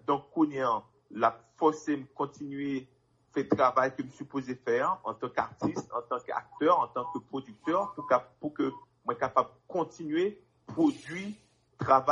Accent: Haiti; c'est vrai qu'en tant que haïtien, ça t'est vraiment fait plaisir, côté que, encore une fois, m'était capable de mettre lumière sous le drapeau haïtien.

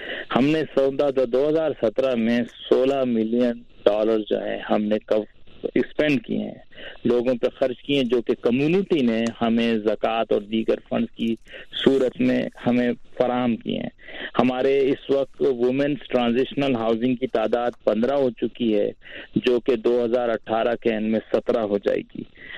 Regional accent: Pakistan; پاکستان جہاں میرا بچپن گزرا ہے اور کالج بھی میں نے وہیں سے کیا, یونیورسٹی بھی وہیں سے ختم کی

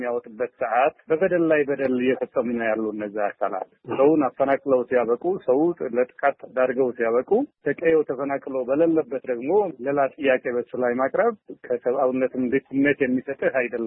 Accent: Tigray, Ethiopia; እኔም የራያ ተወላጅ ነኝ። ራያ አዘው ልጅ ነኝ።

